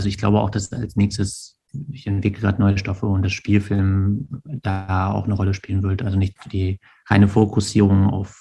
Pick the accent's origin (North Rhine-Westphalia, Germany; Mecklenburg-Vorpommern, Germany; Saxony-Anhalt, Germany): Mecklenburg-Vorpommern, Germany; Göhren; Na, ich bin in mein Dorf zurückgekehrt, in dem ich aufgewachsen bin, aus Göhren auf der Insel Rügen.